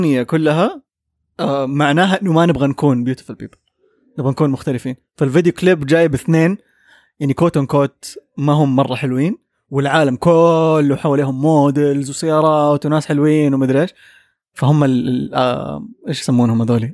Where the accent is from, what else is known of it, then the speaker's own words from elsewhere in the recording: Saudi Arabia; بما أن إحنا سعوديين وبنتكلم عن السعودية